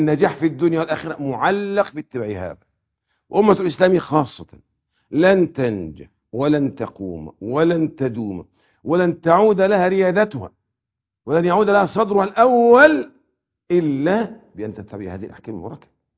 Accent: Cairo, Cairo Governorate, Egypt; قديما وكان عندنا في القاهرة هنا

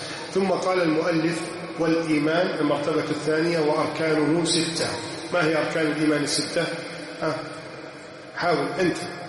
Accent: Egypt; بلدنا مصر

